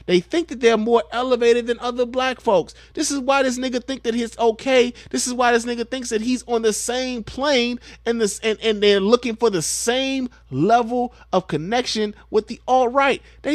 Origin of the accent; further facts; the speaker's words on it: Michigan, United States; I'm from Michigan. I am familiar with the policies of Betsy DeVos because Betsy DeVos's policies have had a massive effect here in the state of Michigan.